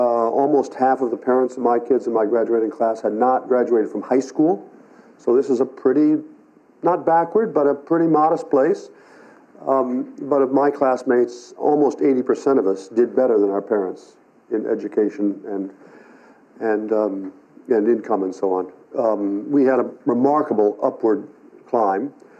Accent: Ohio, United States; When I was growing up in Ohio in the 1950s

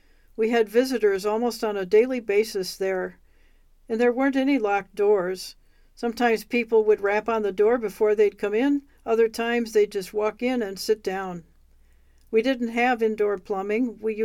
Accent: Odanah, Wisconsin, United States; also born or lived in Muskogee, Oklahoma; I was born in Muskogee, Oklahoma, and shortly afterward, my mother and dad moved to Odena, Wisconsin, because of the strong cultural and family ties that my mother had. I'm a mixed-blood Ojibwe.

